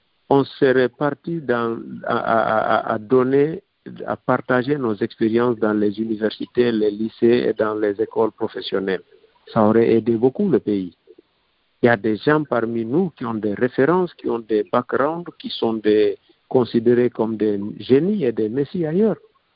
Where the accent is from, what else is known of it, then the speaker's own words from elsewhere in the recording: Guinea; le constat chez nous en Guinée, c'est que la Guinée est prise en otage